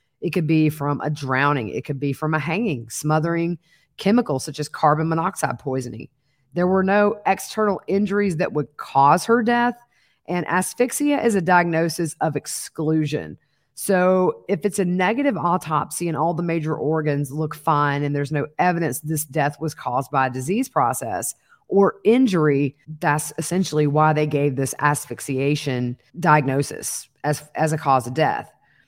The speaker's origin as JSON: {"language": "English", "region": "South Carolina", "country": "United States", "tie": "born or raised there", "said": "And he worked actually in my home state of South Carolina, where we have a coroner system"}